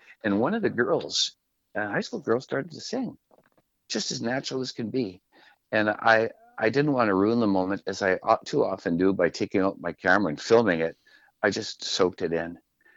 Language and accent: English; Arctic Bay, Nunavut, Canada; Yeah, I'm 20 years old. I have my grade 10 only because I'm from Arctic Bay.